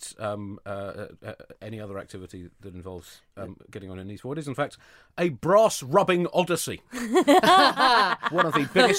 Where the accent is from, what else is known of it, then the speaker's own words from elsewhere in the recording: United Kingdom; It's a fundamental part of being British.